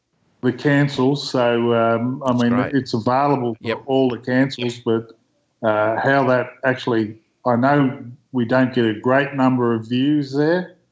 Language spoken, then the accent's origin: English; Horsham, Victoria, Australia; born there; I was born in Horsham in Victoria.